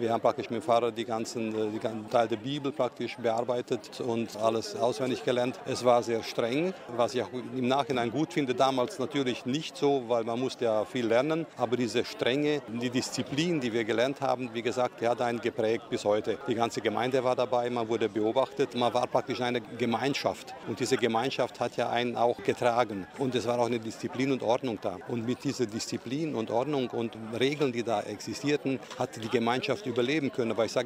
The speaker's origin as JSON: {"language": "German", "town": "Rode", "region": "Mureș County", "country": "Romania", "tie": "born or raised there", "moved": "as an adult", "lives_now": "Germany", "said": "Ich bin geboren hier in Rode 1957, habe 18 Jahre hier in Rode gelebt und bin mit 18 Jahren dann nach Deutschland ausgewandert. Das war 1975 und seither lebe ich in Deutschland."}